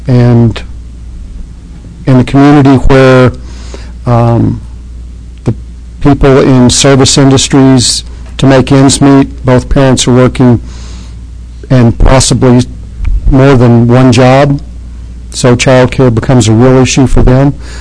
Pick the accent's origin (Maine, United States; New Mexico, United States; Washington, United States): New Mexico, United States; Chama; also born or lived in Fort Sumner; I'm a native New Mexican, for those of you that wonder. I was born in Fort Sumner, New Mexico. I started out in the first part of my life in a three-room adobe house with no running water, electricity, in Chama, New Mexico.